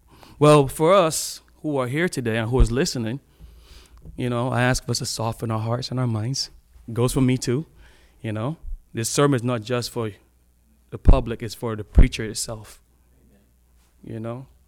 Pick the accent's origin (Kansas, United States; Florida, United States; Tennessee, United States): Florida, United States; I'm from Florida. So, you know, driving down the road before I got my license plate changed, people were like, the Floridians, they're driving so slow, you know?